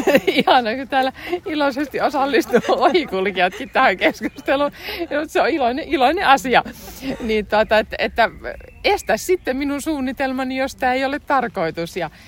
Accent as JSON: {"language": "Finnish", "town": "Lieto", "region": "Southwest Finland", "country": "Finland", "tie": "born or raised there", "also_born_or_lived": "Turku / Lahti", "said": "Mä olen syntynyt Turussa ja asuin siinä naapurikaupungissa Liedossa yli 30 vuotta elämästäni. Mutta sitten tänne muutin Lahdesta. Eli siellä olin yli 10 vuotta töissä, tai melkein 12 vuotta itse asiassa. Ja sitten taas äiti on savolaiskarjalainen, joten puolet perimästä on kuitenkin myös sieltä"}